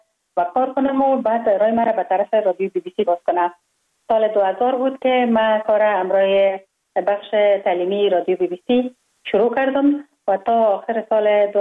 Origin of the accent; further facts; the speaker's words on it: Kabul, Afghanistan; من خوشبختانه در یک خانواده روشن فکر به دنیا آمدم. در شهر کابل در محله کوتی سنگی تولد شدم.